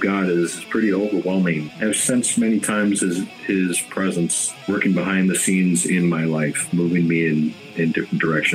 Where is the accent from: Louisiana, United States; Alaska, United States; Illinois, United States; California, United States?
Illinois, United States; Chicago; also born or lived in Cincinnati; Well, I originally from Cincinnati, and I grew up near Chicago.